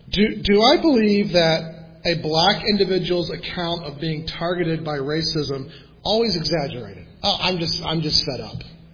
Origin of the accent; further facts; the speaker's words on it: Jacksonville, Florida, United States; Hey, I grew up in the South in the 80s. I know I did. We didn't even think about it in Jacksonville, Florida.